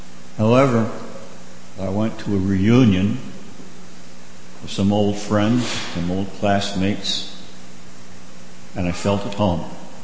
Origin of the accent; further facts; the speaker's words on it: New Jersey, United States; My hometown, where I grew up, was a lively blue-collar town in New Jersey.